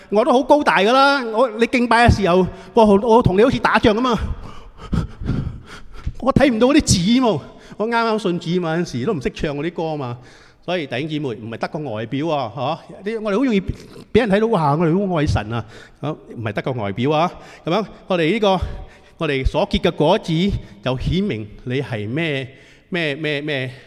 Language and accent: Cantonese; Singapore; 弟兄姊妹，我哋新加坡人好中意食咩啊？